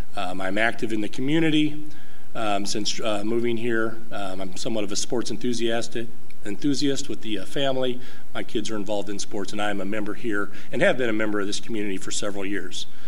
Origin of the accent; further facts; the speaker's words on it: Salem, Illinois, United States; born there; I am not from Montgomery County. I was born a whole 70 miles away in Salem, Illinois.